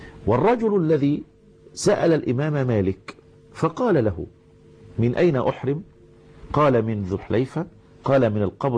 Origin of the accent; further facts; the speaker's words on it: Egypt; عندنا في مصر في حدود بلادنا؟